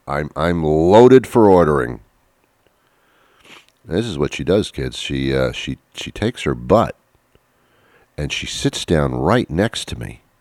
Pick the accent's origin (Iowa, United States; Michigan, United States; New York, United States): New York, United States; I'm not from this area. I'm from New York, and we didn't drop our eggs there.